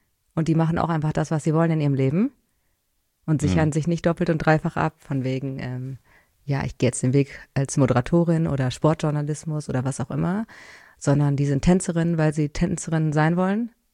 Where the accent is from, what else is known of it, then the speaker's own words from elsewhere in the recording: North Rhine-Westphalia, Germany; Ja, aus einem kleinen Dorf in NRW.